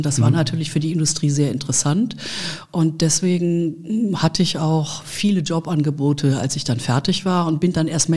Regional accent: Düsseldorf, North Rhine-Westphalia, Germany; also born or lived in Berlin; Nein, ich bin geboren in Berlin, aber ich bin in Düsseldorf aufgewachsen.

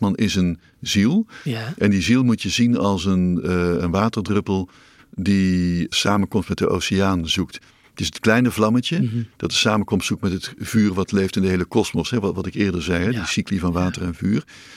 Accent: North Brabant, Netherlands; Ik ben geboren als Brabander en zo.

